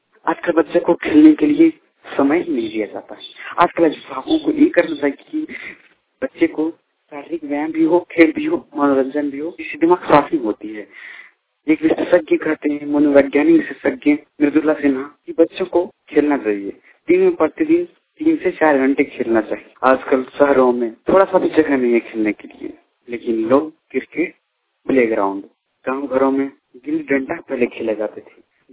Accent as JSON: {"language": "Hindi", "town": "Sirsa", "region": "Jharkhand", "country": "India", "said": "ग्राम Sirsa, post Sirsa, थाना मधुपुर, जिला देवघर का रहने वाला हूँ।"}